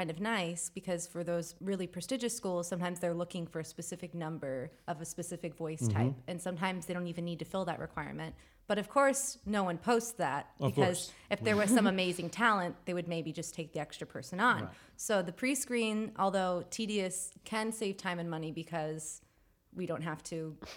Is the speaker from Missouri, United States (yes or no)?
no; Florida, United States; Yes, I'm from Florida.